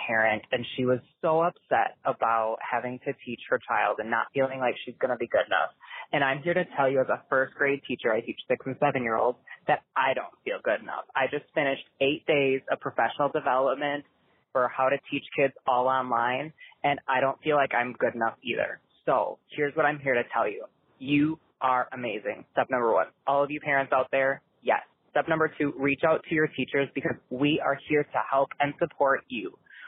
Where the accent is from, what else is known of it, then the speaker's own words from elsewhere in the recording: Wisconsin, United States; I'm from Wisconsin. I'm a first grade bilingual teacher, and here's why I'm calling.